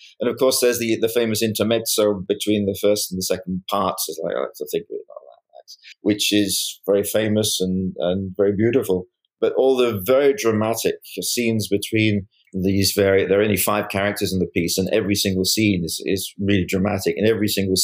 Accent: West Midlands, United Kingdom; You know, I grew up in Worcestershire in the UK. Worcester is not so far from Birmingham.

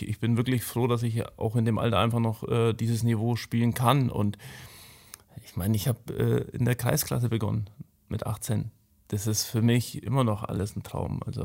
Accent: Bavaria, Germany; das sind einfach die zwei großen Vereine in meiner Heimat

